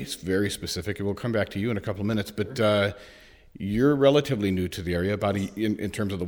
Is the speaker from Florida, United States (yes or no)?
no; Ohio, United States; We're back in Ohio, my home state